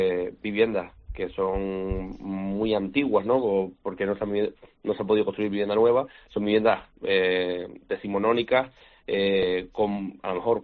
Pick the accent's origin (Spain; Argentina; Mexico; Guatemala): Spain; Canary Islands; no tener que irme de Canarias, poder quedarme aquí en mi tierra